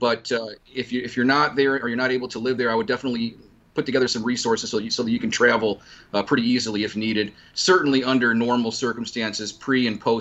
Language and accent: English; Phoenix, Arizona, United States; Yeah, I actually grew up, at least through my latter years here, or schooling out here in Arizona, Phoenix, Arizona.